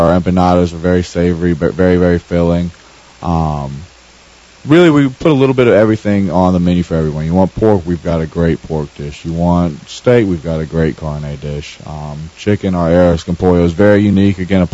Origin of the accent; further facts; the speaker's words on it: Wilmington, United States; I'm lucky in that I'm from Wilmington and I've been able to assemble this crew.